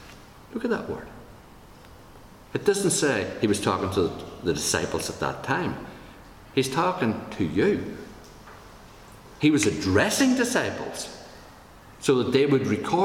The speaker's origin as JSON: {"language": "English", "country": "Ireland", "said": "We know what the word sodden is. We come from Ireland. We understand that."}